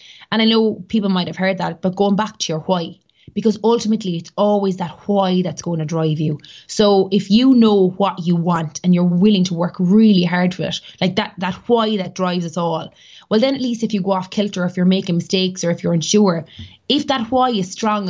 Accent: Cork, Munster, Ireland; moved away as an adult; now in Dublin, Ireland; And I moved from Cork to Dublin. Dad would probably say that was one of the biggest decisions that I ever made, because he can't understand why anybody would want to leave Cork.

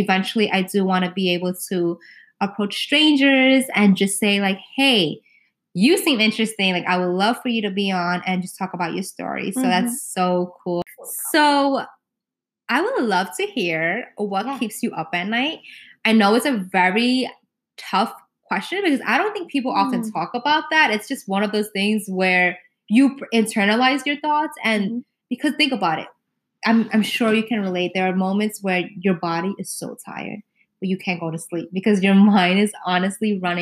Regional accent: New York City, New York, United States; it did have to do with the fact that I'm a New Yorker and there's so many external factors.

